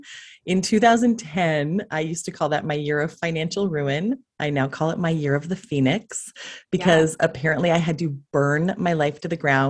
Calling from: Thousand Oaks, California, United States; I am tuning in from beautiful Thousand Oaks, California. If you are not in, if you're not in the LA area, think due north of Malibu.

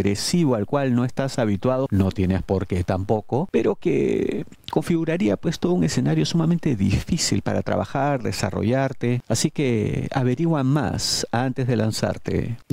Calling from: Buenos Aires, Argentina; yo le hablo de la provincia de Buenos Aires

